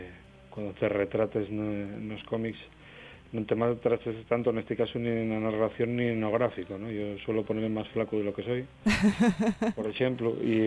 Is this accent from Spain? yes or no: yes; Somió, Asturias, Spain; la mi infancia en Somió, ¿no? Pues como te va marcando la vida en un pueblo y un pueblo muy cercano a Sisión, pero bueno, y era un pueblo, por lo menos, de la que yo crecía.